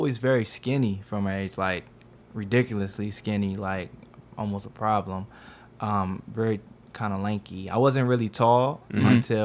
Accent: Maryland, United States; Wow. Growing up in Prince George's County was so different than the lifestyle I'm in now. I grew up really honestly very sheltered.

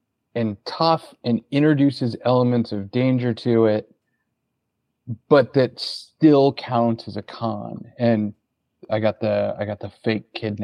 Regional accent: South Carolina, United States; now in Nebraska, United States; I'm not from Nebraska. I've lived here for a long time now, but I'm not from here. I grew up in South Carolina.

